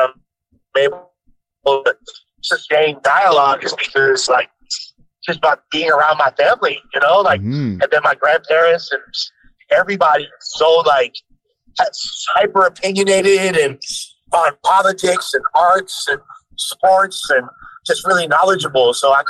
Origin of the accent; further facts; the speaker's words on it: Los Angeles, California, United States; I'm from West LA.